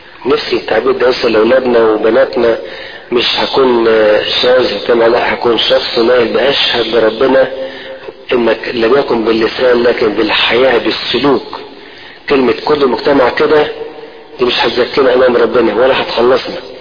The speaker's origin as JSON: {"language": "Arabic", "country": "Egypt", "said": "قلت لبعضكم يمكن مره طفل زي كده عندنا في مصر 10 سنين في امتحان"}